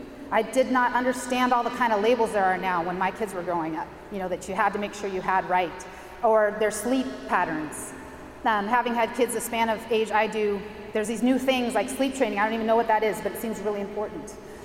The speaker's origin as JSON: {"language": "English", "town": "San Francisco", "region": "California", "country": "United States", "said": "It's called All City. We're from San Francisco."}